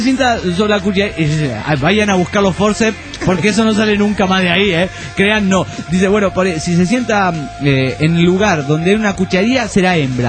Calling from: Necochea, Buenos Aires Province, Argentina; Muy bien, acá en Necochea, cagándonos de frío.

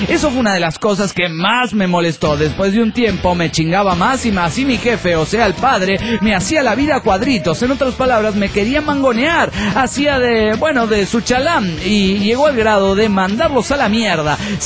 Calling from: Nezahualcóyotl, State of Mexico, Mexico; de Netzahualcóyotl.

